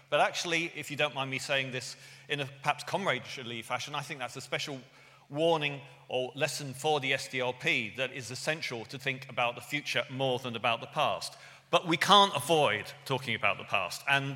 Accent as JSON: {"language": "English", "region": "England", "country": "United Kingdom", "said": "I'm an Englishman who lives over here"}